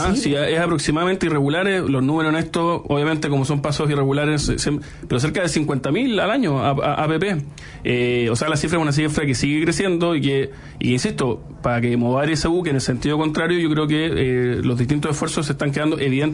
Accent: Chile; tenemos una falta de mirada común muy preocupante como chilenos.

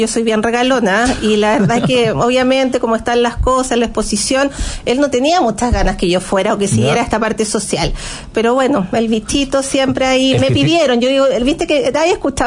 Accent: Colina, Santiago Metropolitan Region, Chile; born there; yo nací en Colina, entonces como queda 20 minutos.

